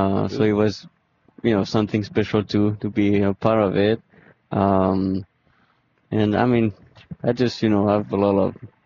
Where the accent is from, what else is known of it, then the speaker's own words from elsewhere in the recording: Chantilly, Virginia, United States; Well, that's where I was born, but I grew up in Chantilly, which is only maybe a 15-minute drive, maybe.